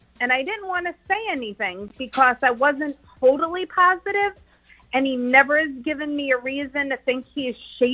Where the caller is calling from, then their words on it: Newport News, Virginia, United States; Hey, guys. … from Newport News.